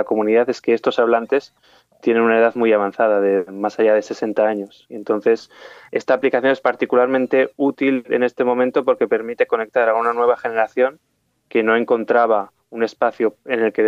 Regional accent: Zaragoza, Aragon, Spain; Sí, nacido y crecido en Zaragoza. Sí, estudié en la Universidad de Zaragoza inicialmente.

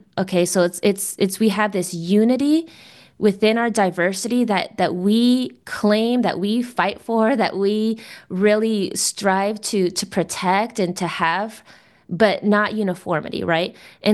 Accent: Miami, Florida, United States; I grew up in Miami with a Latin American family. My family's from Nicaragua, amongst the city of Latin Americans

